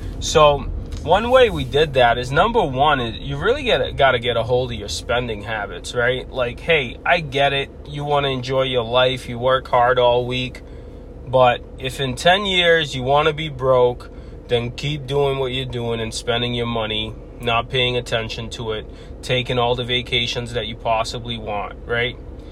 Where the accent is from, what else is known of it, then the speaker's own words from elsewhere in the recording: United States; And then growing up in America, I basically got to see welfare and food stamps and kind of being broke, right?